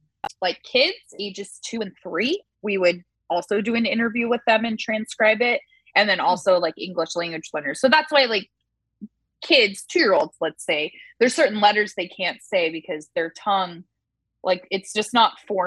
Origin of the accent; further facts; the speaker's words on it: Mission Viejo, California, United States; I mean, you guys, I grew up in Mission Viejo. It's like so whitewashed and ridiculous.